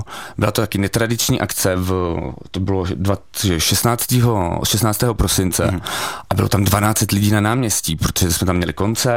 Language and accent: Czech; Vysoké Mýto, Pardubice Region, Czechia; Já jsem rodák z Vysokého Mýta, já jsem se tam narodil a vlastně až do nějakých 18-19 let, než jsem šel na vysokou školu, tak jsem tam žil a pak jsem se odstěhoval do Prahy, šel jsem na vejšku do Prahy a vlastně po 14 letech jsem uskutečnil takový návrat